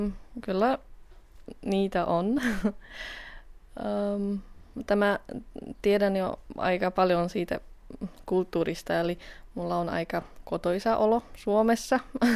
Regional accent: Bratislava, Bratislava Region, Slovakia; Finnish is a second language; moved away as an adult; also born or lived in Prague / Helsinki; now in Mikkeli, Finland; olen kotoisin Bratislavasta, opiskelen Prahassa, viime vuonna opiskelin Helsingissä, nyt on taas Mikkelissä

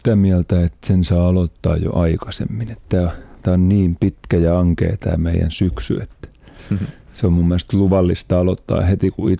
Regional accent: Yläne, Southwest Finland, Finland; tuolla kotiseudulla. Mä oon Yläneeltä syntyisin, eli siellä Varsinais-Suomen kirkoissa 5 konserttia.

